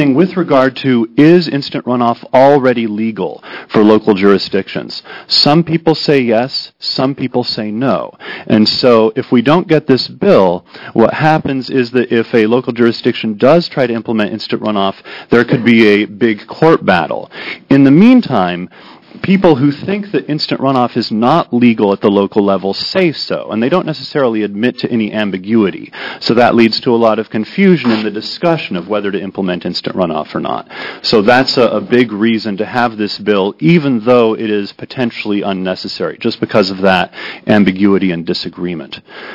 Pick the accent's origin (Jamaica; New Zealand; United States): United States; Portland; I'm from Portland.